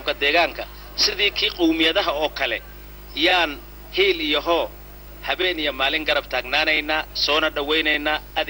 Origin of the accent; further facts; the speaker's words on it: Ethiopia; anagu waxaan nahay Itoobiyaan dadkii ku faana kuna xaragooda